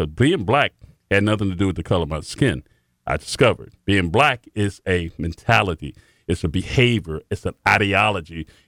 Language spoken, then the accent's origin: English; Miami, Florida, United States; Growing up in Miami, I was a introvert.